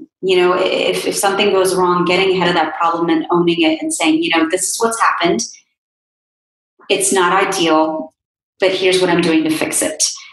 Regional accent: India; I am Indian. I am an Indian woman. I am an Indian woman journalist. I am an Indian woman journalist with a platform now trying to support other Indian women professionals.

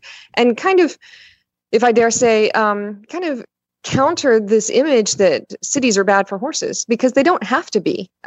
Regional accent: Texas, United States; No, actually, when I was growing up in Texas, I used to look through the breed books and dream of the perfect horse I would have one day.

